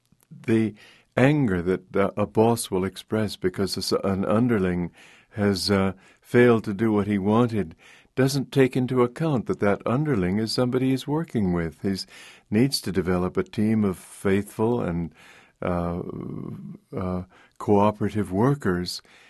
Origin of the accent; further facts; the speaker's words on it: Romania; now in United States; I grew up in Romania of American parents, and American friends of ours would sometimes come and sometimes bring their children.